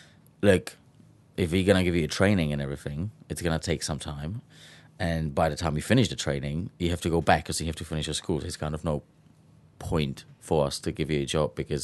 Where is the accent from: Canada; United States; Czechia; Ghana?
Czechia; English is a second language; I'm from Czech Republic and I can't work here for 2 months because I have to go back to finish my school."